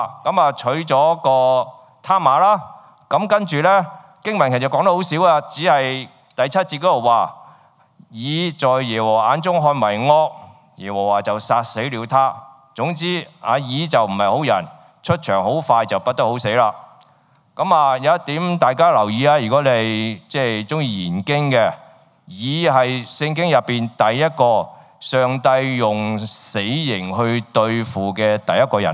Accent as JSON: {"language": "Cantonese", "country": "China", "said": "例如係其實我哋中國人都有過繼呢樣嘢噶"}